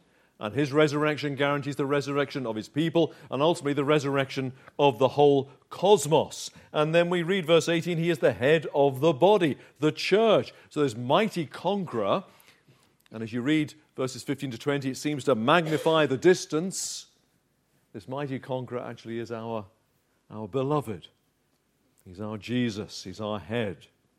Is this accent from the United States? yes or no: no; Uxbridge, London, United Kingdom; I grew up in Uxbridge. And it's the end of the Metropolitan and the Piccadilly line.